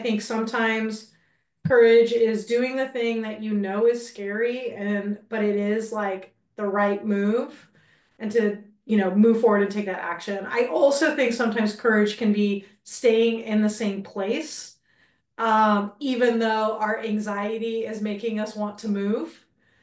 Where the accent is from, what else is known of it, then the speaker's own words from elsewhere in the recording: California, United States; So we live in Southern California. I was born in Southern California, stayed in Southern California.